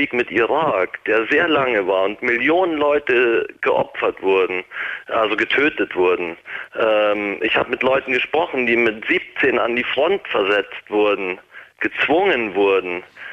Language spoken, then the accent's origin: German; Munich, Bavaria, Germany; also eigentlich komme ich aus München